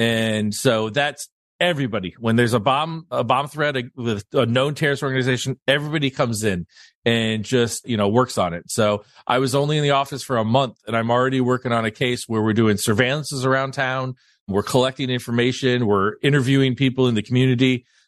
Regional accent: Virginia Beach, Virginia, United States; You know, I grew up in Virginia Beach and I grew up next to the chief of police.

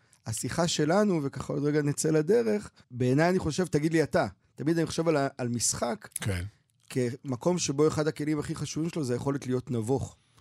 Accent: Krayot, Haifa District, Israel; הייתי נוסע, גדלתי בקריות, הייתי נוסע ברכבת

